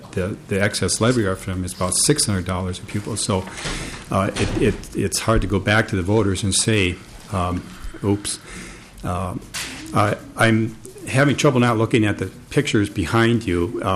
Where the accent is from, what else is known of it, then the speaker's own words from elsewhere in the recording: Park Rapids, Minnesota, United States; We hail from Park Rapids, Minnesota, where we spent the last 6 years trying to pass a excess levy referendum.